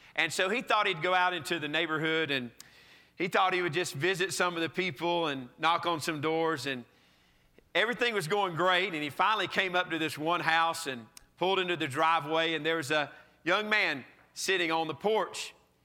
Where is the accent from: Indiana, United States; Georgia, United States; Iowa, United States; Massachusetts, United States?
Georgia, United States; accent: South Georgia; I'm from South Georgia, okay? If you can't tell from the accent by now, that's where this accent comes from. Good old South Georgia.